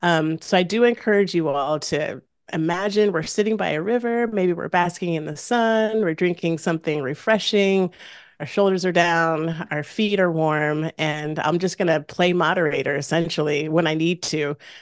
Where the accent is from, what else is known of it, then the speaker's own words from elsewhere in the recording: Washington, District of Columbia, United States; here in my hometown in Washington, D.C.